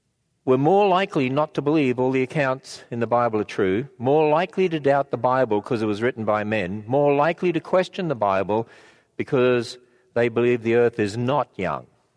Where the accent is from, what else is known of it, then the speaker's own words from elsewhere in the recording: Australia; accent: Australian; now in United States; I say I'm an Australian